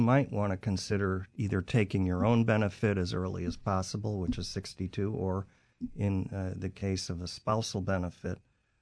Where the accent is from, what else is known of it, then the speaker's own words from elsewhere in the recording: Midwest, United States; now in Virginia, United States; but I currently live outside the Beltway, but not very far outside the Beltway in Virginia. But, yeah, I'm a Midwesterner.